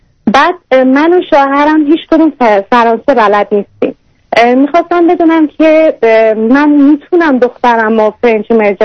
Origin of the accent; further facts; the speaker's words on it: Iran; moved away as an adult; now in Vancouver, Canada; 1 سال پیش من از ایران اومدم کانادا و ونکوور زندگی میکنم.